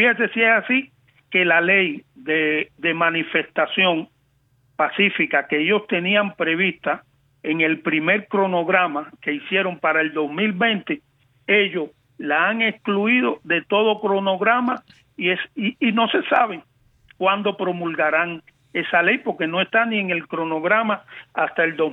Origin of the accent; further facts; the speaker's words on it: Villa Clara, Cuba; Yo soy de Villa Clara. Yo nací en Villa Clara.